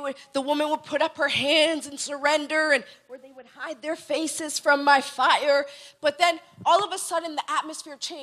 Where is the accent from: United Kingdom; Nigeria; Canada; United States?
Canada; Kitchener, Ontario; There was a story in, I'm from Kitchener.